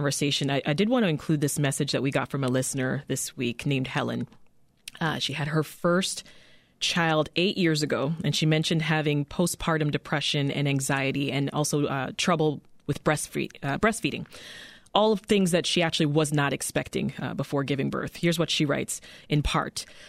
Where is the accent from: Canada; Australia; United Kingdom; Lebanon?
Canada; moved away as an adult; now in United States; I was raised in Canada, ended up giving birth to my children in Canada.